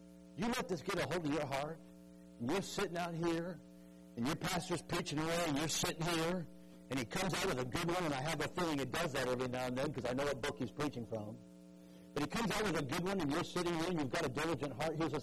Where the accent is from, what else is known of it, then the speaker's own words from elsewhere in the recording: Seattle, Washington, United States; but I was raised in Seattle, so I'm a huge Seattle Seahawks fan.